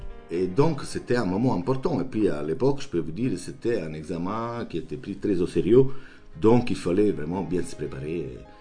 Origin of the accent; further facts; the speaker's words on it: Naples, Campania, Italy; French is a second language; c'est Naples, ma ville natale, qui je me porte à l'intérieur au niveau de mon état d'esprit